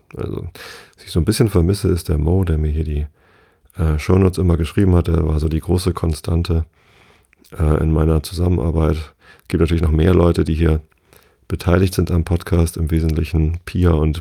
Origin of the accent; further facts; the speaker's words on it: Tostedt, Lower Saxony, Germany; Ich bin ja hier in der Samtgemeinde Tosted aufgewachsen